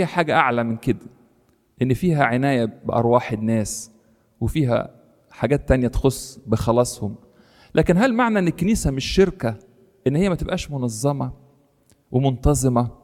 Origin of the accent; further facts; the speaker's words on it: Egypt; زي واحده من الحاجات اللي هي معتاده عندنا جدا احنا كمصريين